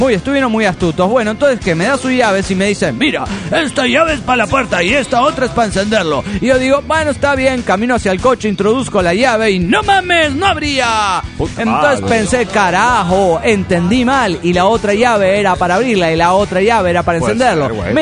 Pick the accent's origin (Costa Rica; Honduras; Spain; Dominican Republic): Honduras; San Pedro Sula, Cortés; Yo me voy a Honduras a casarme, que es mi tierra natal, la tierra que me vieron hacer. Y para que no digan que yo no molesto parejo, la ceremonia no será en mi ciudad natal, en San Pedro Sula